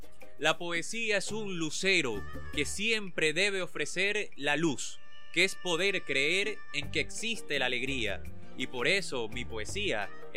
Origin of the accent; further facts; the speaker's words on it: Venezuela; el carácter poético, emotivo, amoroso que nos caracteriza como venezolanos y venezolanas